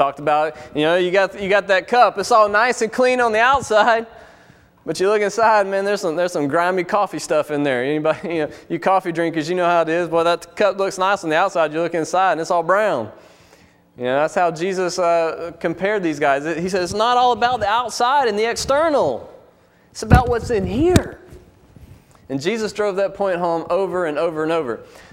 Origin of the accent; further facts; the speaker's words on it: Alabama, United States; I'm from Alabama. You know how it works.